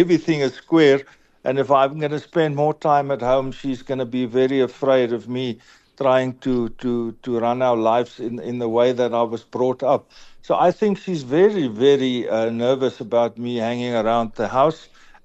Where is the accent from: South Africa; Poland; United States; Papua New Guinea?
South Africa; Oudtshoorn, Western Cape; now in George, South Africa; I grew up in the Karoo and Oudtshoorn.